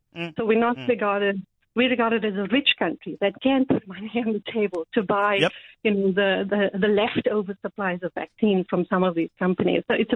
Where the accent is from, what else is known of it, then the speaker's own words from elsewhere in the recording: South Africa; I can't hold anybody there to account as a South African citizen.